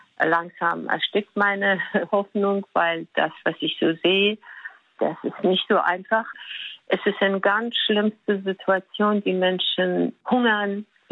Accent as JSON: {"language": "German", "country": "Afghanistan", "second_language": "German", "lives_now": "Germany", "said": "für mich besonders auch als Afghanin."}